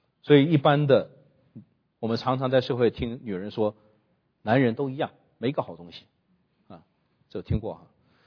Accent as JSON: {"language": "Chinese", "region": "Heilongjiang", "country": "China", "tie": "born there", "also_born_or_lived": "Shanghai / Xiamen", "moved": "as an adult", "said": "我生在黑龙江，在上海读大学，在厦门工作，那是个 mix 的，是受各个地域的影响，是个混合体。"}